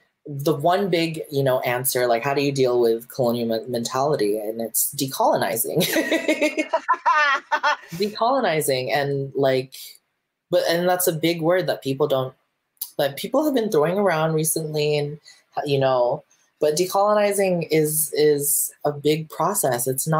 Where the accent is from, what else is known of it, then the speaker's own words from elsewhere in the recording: Cordillera Administrative Region, Philippines; Benguet. So like that is a little deeper, a little more meaningful than just being like, you know, I'm Filipino because I'm not, you know, Bisayan. I'm not Aita. That's not my experience as a Filipino person.